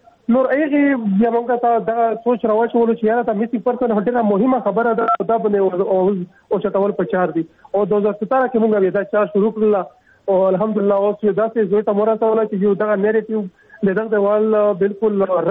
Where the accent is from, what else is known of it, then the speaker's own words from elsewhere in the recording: Khyber Pakhtunkhwa, Pakistan; او زه د جنوبي وزیرستان ته تعلق لرم